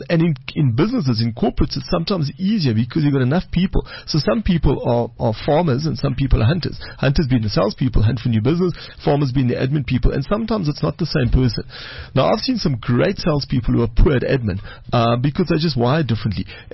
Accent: Port Elizabeth, Eastern Cape, South Africa; this was a long time ago, I worked in a very small little mom and pop shop in Port Elizabeth, my hometown, and we sold clothing.

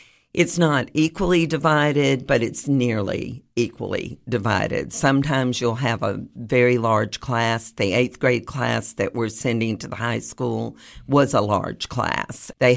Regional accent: Anchorage, Alaska, United States; born there; also born or lived in Germany / Guam / Louisiana / St. Louis; now in Tennessee, United States; I was born in Alaska before it was a state. Whoa. So we were stationed in Anchorage, Alaska, and I was born there. I lived in Germany. I lived in Guam. I lived in Louisiana. I lived in St. Louis.

